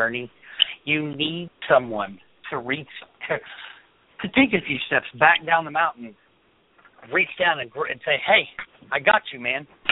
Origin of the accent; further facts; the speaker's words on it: Oklahoma, United States; I'm from Oklahoma.